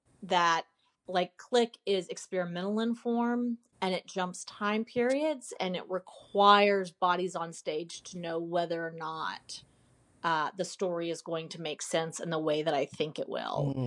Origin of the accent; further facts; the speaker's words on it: Tallahassee, Florida, United States; look, I grew up in Tallahassee, Florida.